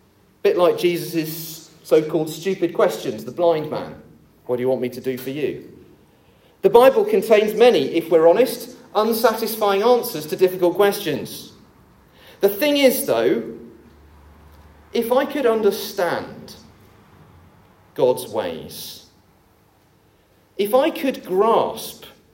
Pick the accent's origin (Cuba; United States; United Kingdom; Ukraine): United Kingdom; England; Of course I'd miss complaining. I'm English.